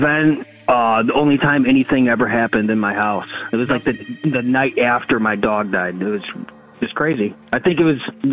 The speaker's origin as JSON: {"language": "English", "region": "Illinois", "country": "United States", "said": "I am from Northern Illinois."}